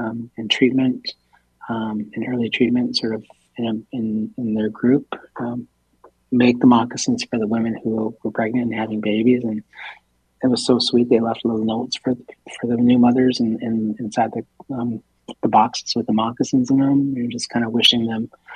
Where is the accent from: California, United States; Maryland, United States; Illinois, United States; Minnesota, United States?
Minnesota, United States; Minneapolis; I was raised right here in the South Minneapolis in the cultural corridor growing up. I was born and raised right here.